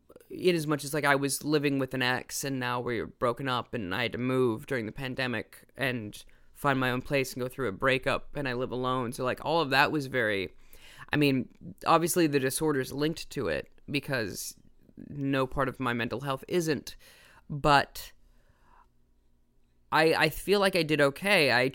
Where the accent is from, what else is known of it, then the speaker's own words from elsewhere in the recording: Midwest, United States; oh, I need to explain that I'm from the Midwest, for example